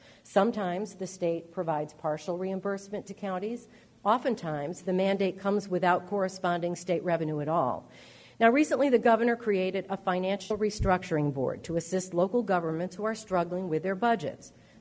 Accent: Rochester, New York, United States; I grew up in Rochester, and I've worked here as an adult for 36 years, which shows you how old I am

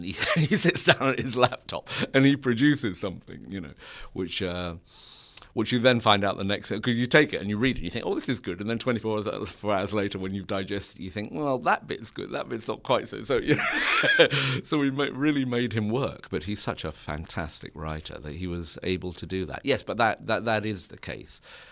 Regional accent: Yorkshire and the Humber, United Kingdom; accent: Yorkshire; I'm not quite so accurate with my Yorkshire accent for American audiences, just for terms of clarity, really, and being understood.

